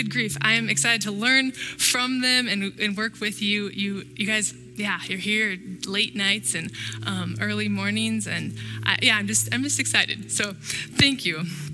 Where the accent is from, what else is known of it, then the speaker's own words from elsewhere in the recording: California, United States; also born or lived in Michigan; So originally, I am from California, and I have come here through way of Michigan most recently.